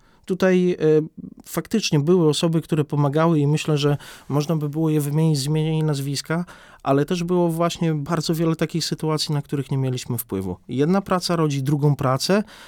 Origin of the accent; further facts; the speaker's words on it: Białystok, Podlaskie Voivodeship, Poland; Dla nas na Podlasiu, ponieważ ja jestem z Białegostoku, rodziłem się w Białymstoku, to jest coś oczywistego.